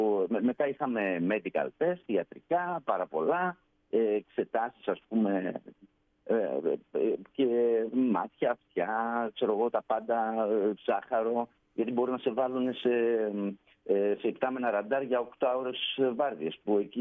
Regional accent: Greece; Εμείς σαν Έλληνες δεν έχουμε πρόβλημα. Εμείς μπορούμε να τα καταφέρουμε αυτά.

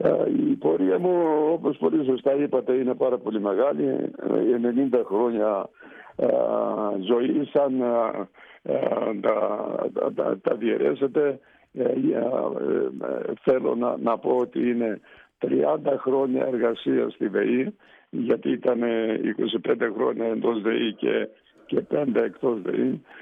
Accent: Alexandroupoli, East Macedonia and Thrace, Greece; Βεβαίως, με μεγάλη μου τιμή είναι το ότι κατάγομαι από την Αλεξανδρούπολη

